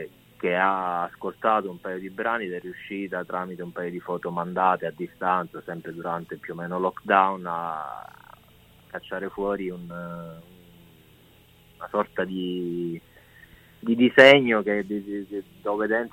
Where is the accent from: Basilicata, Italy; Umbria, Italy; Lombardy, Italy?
Basilicata, Italy; Maratea; born there; now in Rome, Italy; sono nato in Basilicata, a Maratea, ma ormai sto a Roma da più tempo di quanto sono stato in Basilicata.